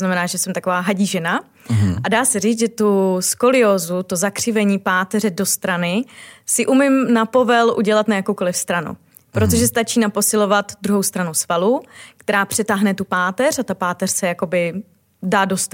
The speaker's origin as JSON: {"language": "Czech", "region": "Prague", "country": "Czechia", "tie": "born or raised there", "said": "Tak já jsem křtěná Vltavou, já jsem Pražačka nebo Pražan a celý život jsem vlastně prožila v Praze"}